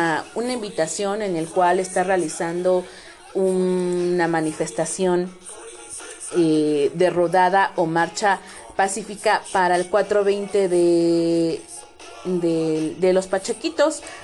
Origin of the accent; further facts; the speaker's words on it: Puebla, Mexico; a los que somos de aquí de Puebla, puedan acudir a esta manifestación